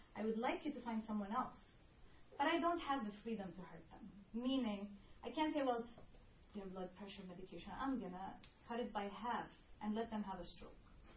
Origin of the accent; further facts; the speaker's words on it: Egypt; now in United States; Even though I am born Egyptian and I'm now American, I did not have free will to be born to a country. Maybe I wanted to be English or Finnish or Russian, but I was born Egyptian, right? Now, since I lived in Egypt and I grew up in that country